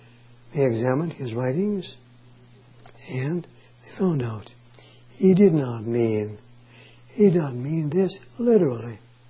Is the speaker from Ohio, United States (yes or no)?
yes; Cleveland, Ohio, United States; The large Polish National Church in Cleveland, which is my hometown, a pastor there.